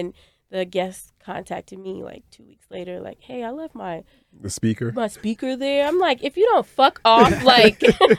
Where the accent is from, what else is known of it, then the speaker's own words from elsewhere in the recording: Minneapolis, Minnesota, United States; I'm from Minneapolis and, you know, as many incidents as that has went viral with police there, being born and raised there